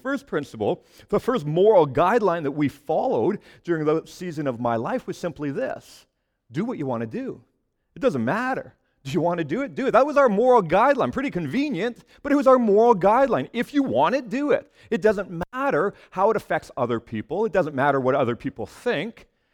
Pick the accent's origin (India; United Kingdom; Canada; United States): Canada; Western Canada; I grew up in Western Canada.